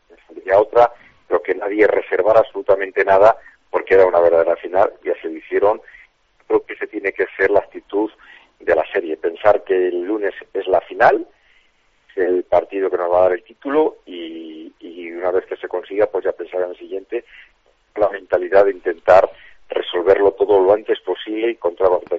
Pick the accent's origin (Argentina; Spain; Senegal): Spain; Salamanca, Castile and León; estar tremendamente contentos como salmantinos